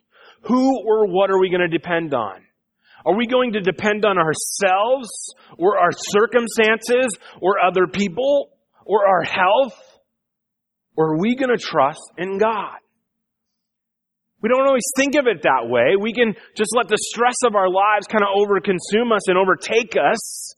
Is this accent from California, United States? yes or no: no; Iowa, United States; I grew up in Iowa.